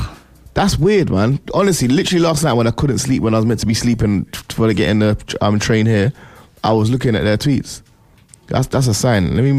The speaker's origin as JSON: {"language": "English", "country": "St. Lucia", "said": "I'm from St. Lucia"}